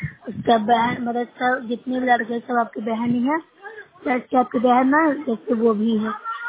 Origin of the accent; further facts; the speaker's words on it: Bihar, India; Noorpura block से हूँ, जिला नालंदा के निवासी हूँ।